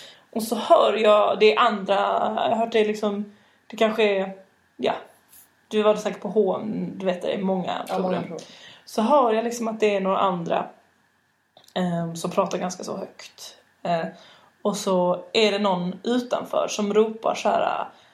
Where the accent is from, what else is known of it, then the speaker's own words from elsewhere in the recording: Malmö, Skåne, Sweden; jag är också från Malmö.